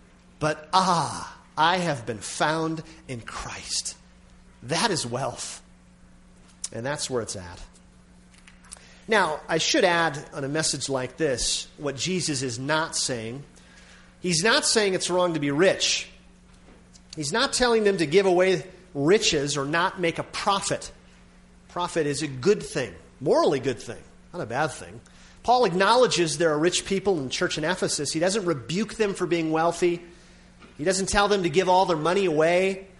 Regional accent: Minnesota, United States; We grew up in Minnesota, agricultural area

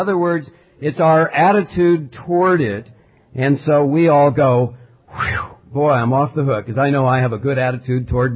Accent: United States; As American Christians living in a state where the government itself runs ads on the radio enticing us to gamble

